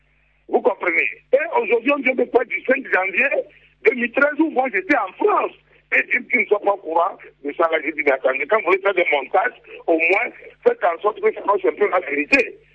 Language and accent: French; Kara, Togo; moi je ne suis pas de Lomé. Je suis de 450 km de Lomé. Je suis de Kara.